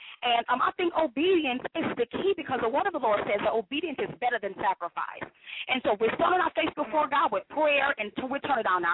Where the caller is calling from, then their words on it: Benton Harbor, Michigan, United States; I'm calling from Benton Harbor, Michigan.